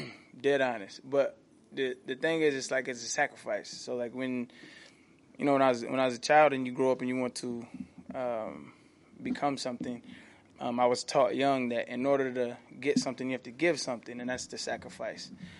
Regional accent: Albuquerque, New Mexico, United States; also born or lived in San Diego, United States; from my city where I'm from, Albuquerque, New Mexico, my hometown, San Diego, and here a lot.

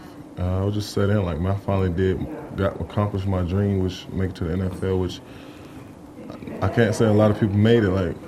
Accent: Rock Hill, South Carolina, United States; Jonathan Joseph from the same area. I'm from Rock Hill, South Carolina.

